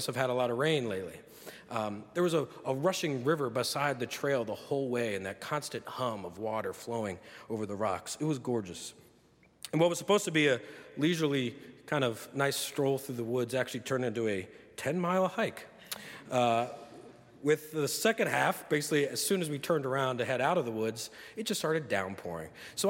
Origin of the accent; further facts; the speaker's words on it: New Jersey, United States; now in Chicago, United States; I live in Chicago, and I'm from New Jersey, so very different from where I'm from.